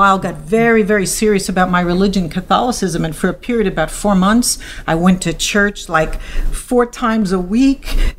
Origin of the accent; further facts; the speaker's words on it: New York City, New York, United States; I am. I come from the Bronx.